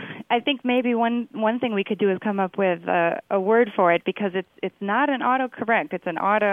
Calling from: Madison, Wisconsin, United States; I'm calling from Madison, Wisconsin.

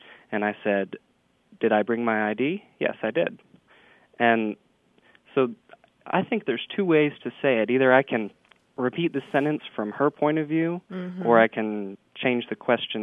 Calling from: Little Rock, Arkansas, United States; I'm calling from Little Rock, Arkansas.

